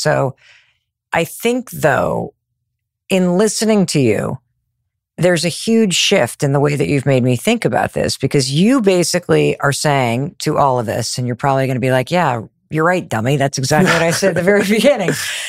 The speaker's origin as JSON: {"language": "English", "region": "Michigan", "country": "United States", "tie": "born or raised there", "moved": "as an adult", "said": "No, I'm from Michigan. No kidding. Yeah, that's where I grew up. And then came east for college and law school, met my husband out here."}